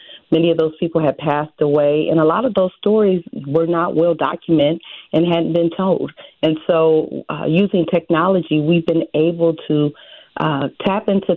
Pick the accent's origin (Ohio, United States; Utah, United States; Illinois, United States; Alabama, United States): Illinois, United States; Springfield; And so the contacts were very happy to know that I was from Springfield, that we were opening the museum in Springfield